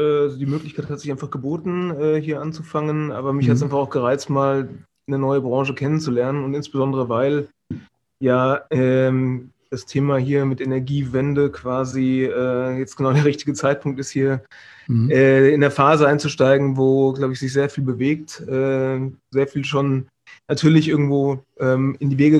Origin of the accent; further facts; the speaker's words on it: Hesse, Germany; Also ich komme aus dem Vordertaunus, also südlich von von Frankfurt, aus dem Hessischen. Habe dann studiert in Karlsruhe Wirtschaftsingenieurwesen.